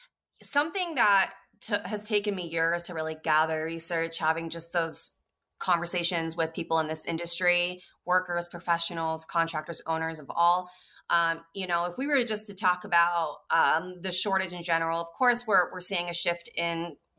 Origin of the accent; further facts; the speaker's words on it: Arizona, United States; Arizona specifically is my home state.